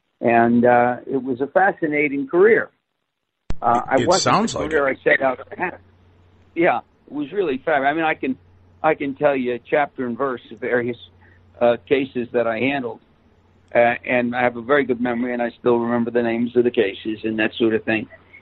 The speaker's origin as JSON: {"language": "English", "town": "New York City", "region": "New York", "country": "United States", "tie": "born or raised there", "said": "growing up in New York City, having been a junior high English teacher and having worked in East Harlem as a welfare investigator, and growing up Italian, I had a little bit of a gift of gab."}